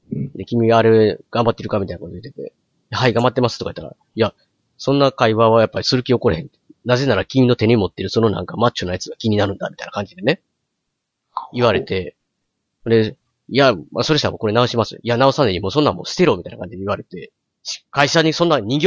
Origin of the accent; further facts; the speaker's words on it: Kansai, Japan; accent: Kansai dialect; だから僕も関西弁っていうのは、誇りというか好きです、自分でも。気に入ってんですけど、